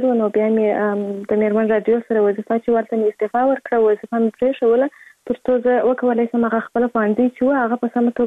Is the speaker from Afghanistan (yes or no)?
yes; Kandahar, Afghanistan; born there